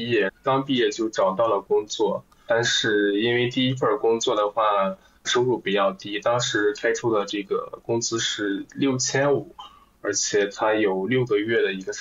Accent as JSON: {"language": "Chinese", "region": "Shanghai", "country": "China", "said": "我是来自上海，然后今年27岁"}